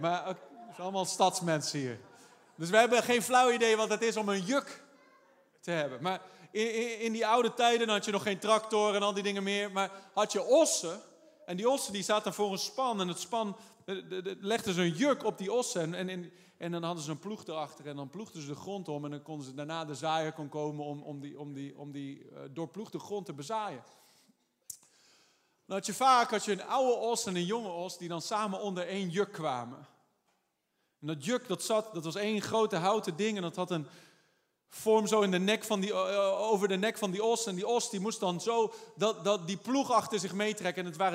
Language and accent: Dutch; Holland, Netherlands; Ik ben Hollander, ik ben een koning, ik ben kampioen eigenwijsheid.